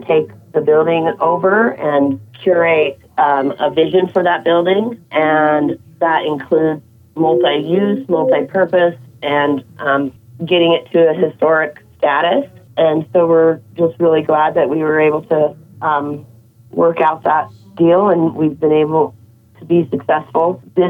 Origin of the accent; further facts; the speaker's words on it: Craig, Colorado, United States; it was pretty depressing driving by after growing up in Craig and seeing that really nice little brick building shut down.